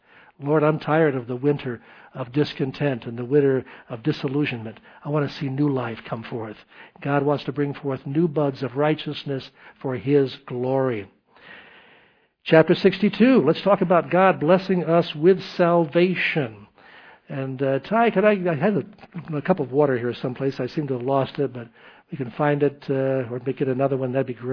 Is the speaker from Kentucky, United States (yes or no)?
no; Tennessee, United States; born there; Of course, I was born in Tennessee